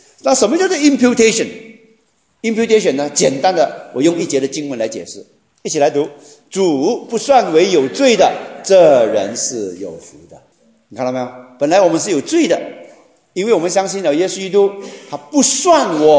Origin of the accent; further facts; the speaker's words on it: Malaysia; 我来自马来西亚啊，我们马来西亚，我们入大学的时候呢